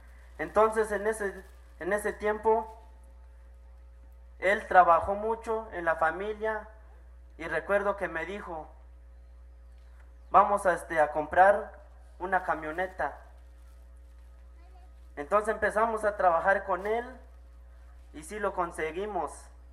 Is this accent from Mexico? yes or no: yes; La Realidad, Chiapas, Mexico; vengo del Caracol 1, La Realidad.